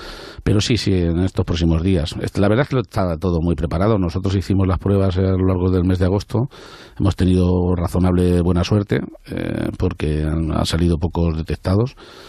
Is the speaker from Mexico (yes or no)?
no; Spain; somos españoles antes que otra cosa